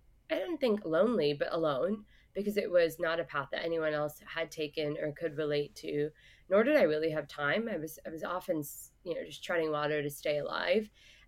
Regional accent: Texas, United States; I had not brought a coat with me to New York. I'm from Texas.

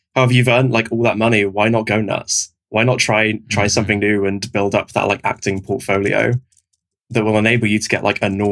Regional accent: South West England, United Kingdom; I'm from Devon, the southwest of England, and seagulls go at you.

